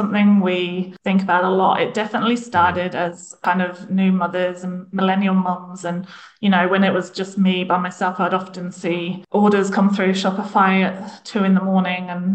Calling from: New Zealand; I'm calling from New Zealand today.

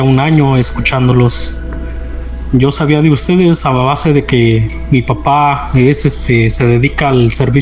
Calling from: Thousand Palms, California, United States; un enorme abrazo desde aquí de Mil Palmas, California, mejor conocido como Mil Paisas.

